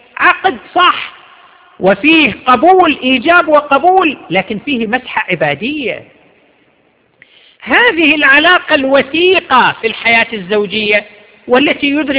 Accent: Saudi Arabia; عندنا في المملكة العربية السعودية

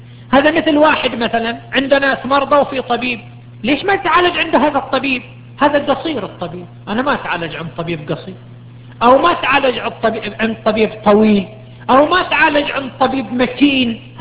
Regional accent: Qatif, Eastern Province, Saudi Arabia; لكن مع الأسف هذا لم يترتب عندنا في القطيف لحد الآن

